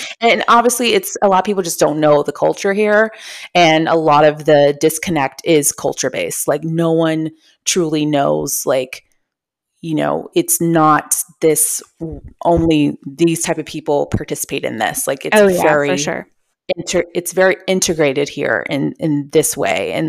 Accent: Houston, Texas, United States; I've known this because I'm from Houston

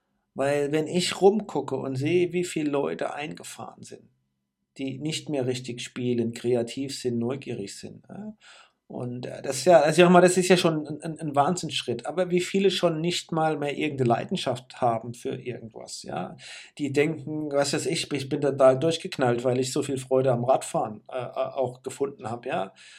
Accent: Rhineland-Palatinate, Germany; Ich bin doch kein Krummbeerpflücker, ich komme aus Rheinhessen. Wir sind Weinbauern, wir sind keine Krummbeerpflücker.

